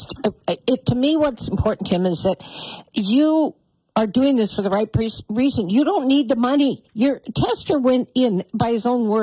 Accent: Billings, Montana, United States; I'm from Bozeman, Montana, but grew up in Billings.

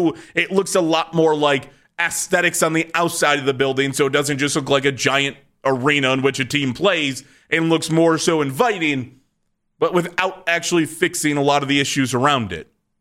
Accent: Painesville, Ohio, United States; born there; Yeah, like I was born in Painesville, Ohio. Still identify myself as a Clevelander because I'm 30 minutes outside of the city

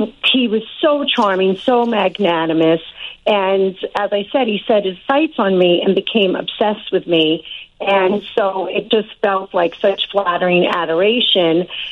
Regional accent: Brooklyn, New York, United States; So I grew up in Bay Ridge, Brooklyn, New York, hence the name

